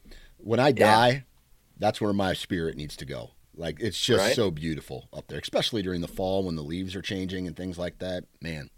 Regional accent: Midwest, United States; but for me, being a Midwesterner, those are the three states that I think of.

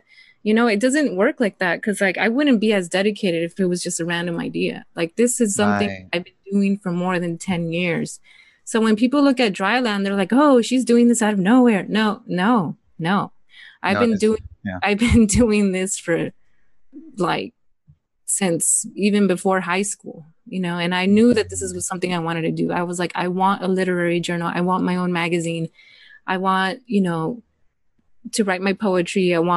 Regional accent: Los Angeles, California, United States; No, I am from South Central. This is what made me.

